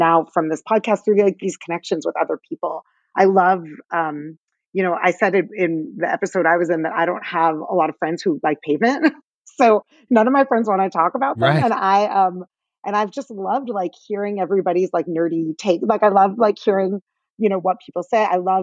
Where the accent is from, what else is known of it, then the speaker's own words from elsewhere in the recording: Chicago, Illinois, United States; Like I went to school in Ann Arbor and like I'm from Chicago and all of that.